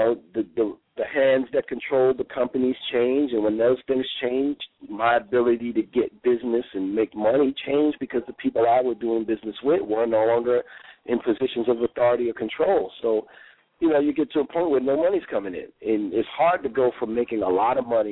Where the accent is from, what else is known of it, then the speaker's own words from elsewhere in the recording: New York, United States; me being a New Yorker, I'm like, Jersey, I'll kick rocks. I went on the run, head back to New York